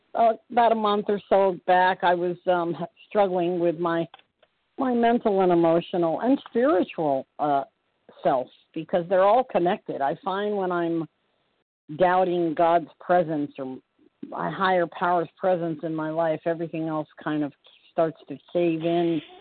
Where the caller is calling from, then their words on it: Florida, United States; I am calling from Central Florida.